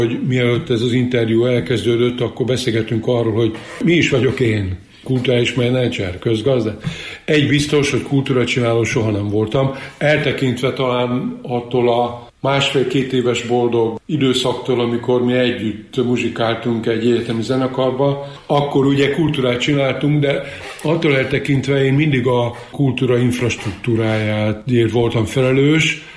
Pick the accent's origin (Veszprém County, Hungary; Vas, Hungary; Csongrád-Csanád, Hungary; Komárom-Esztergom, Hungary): Vas, Hungary; Vasvár; accent: Vas county dialect; now in Pécs, Hungary; Még megőriztem a Ízes-Vas megyei tájszólást, igen. Azért az egyetemi évek nem múltak el nyomtalanul, és aztán ide húzott vissza Pécsre